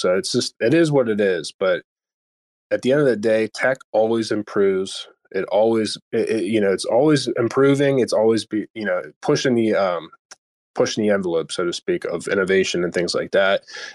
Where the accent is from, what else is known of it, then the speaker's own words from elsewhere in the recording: United States; So I know, like, I'm an American, so a lot of people in America don't realize that.